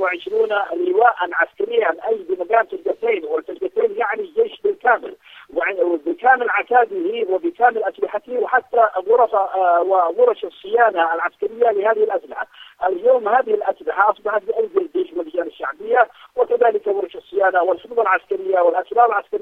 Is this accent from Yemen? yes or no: yes; Yemen; وأنهينا ما يسمى الفدرالية التي لم نرضى بها على الإطلاق كيمنيين